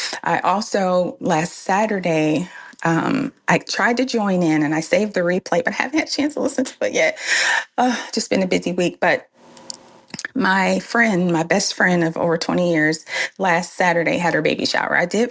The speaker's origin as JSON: {"language": "English", "region": "Virginia", "country": "United States", "said": "from Hampton Roads or the 757, Seven Cities of Virginia. I'm in Suffolk."}